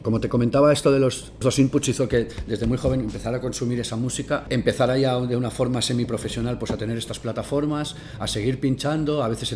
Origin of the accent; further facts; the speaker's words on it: Terrassa, Catalonia, Spain; born there; Nací en Tarrasa, una ciudad industrial cercana a Barcelona